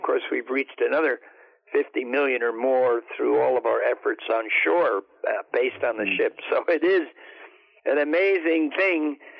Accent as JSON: {"language": "English", "region": "New Jersey", "country": "United States", "tie": "born or raised there", "said": "And we phoned some people back in my home state, New Jersey, and they coughed up the money to put a rebuilt engine, and we went to Mexico."}